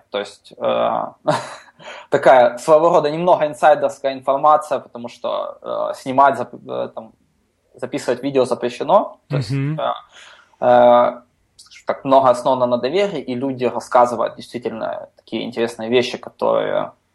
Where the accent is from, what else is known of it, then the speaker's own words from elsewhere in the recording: Ukraine; То есть, я из Украины